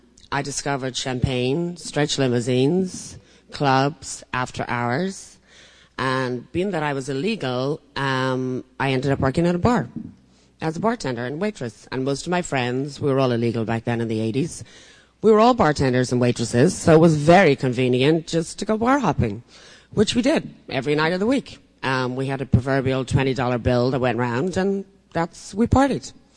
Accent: Dublin, Leinster, Ireland; I grew up in Dublin, Ireland. I was the youngest girl with siblings, 5 siblings.

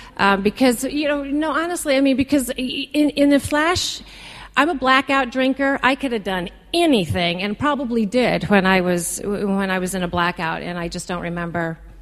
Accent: Midwest, United States; I grew up in the Midwest, started drinking when I was 13

